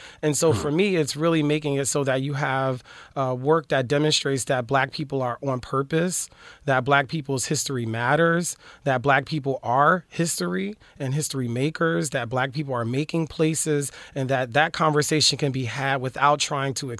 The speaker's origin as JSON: {"language": "English", "town": "Philadelphia", "region": "Pennsylvania", "country": "United States", "lives_now": "Los Angeles, United States", "said": "I'm from Philly."}